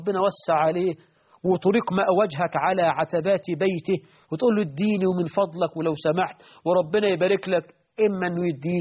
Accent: Egypt

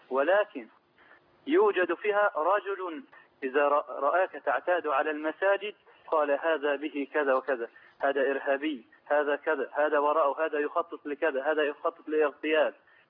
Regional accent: Egypt; now in Libya; أنا مصري ومقيم لي 10 سنوات

